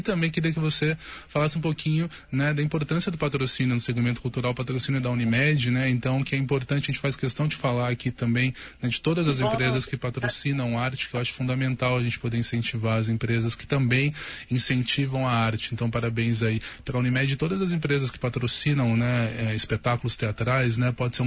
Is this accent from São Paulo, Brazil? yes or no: yes; Campinas, São Paulo, Brazil; Porque não é porque eu sou de Campinas também, mas eu preciso puxar um pouquinho a sardinha para cá.